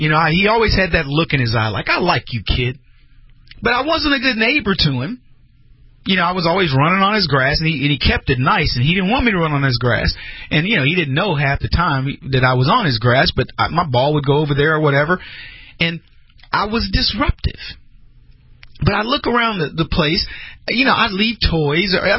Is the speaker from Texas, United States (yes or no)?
yes; San Antonio, Texas, United States; growing up in the neighborhood where I grew up on Hay Street in San Antonio, Texas, there were many people that I don't want to live by.